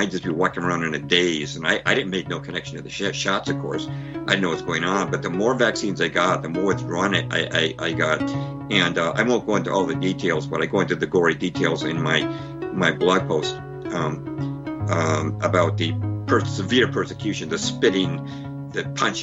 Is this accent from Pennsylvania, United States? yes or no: no; California, United States; also born or lived in Massachusetts; I think I was one of maybe the best four square player in my first grade class in California. We moved from Massachusetts to California in 57.